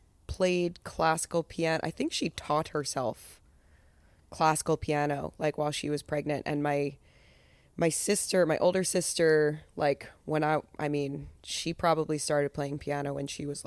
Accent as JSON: {"language": "English", "town": "Downingtown", "region": "Pennsylvania", "country": "United States", "tie": "born or raised there", "said": "Little town called Downingtown."}